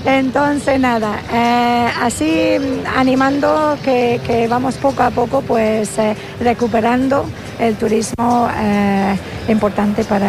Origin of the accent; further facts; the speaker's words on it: Scotland, United Kingdom; Aquí estoy, vale, en mi país, la parte sur, porque como ustedes lo saben, soy escocesa